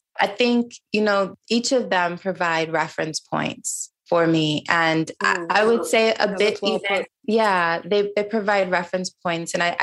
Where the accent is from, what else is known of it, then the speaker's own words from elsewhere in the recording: Niger; now in United States; I grew up in Niger, which was predominantly Muslim country.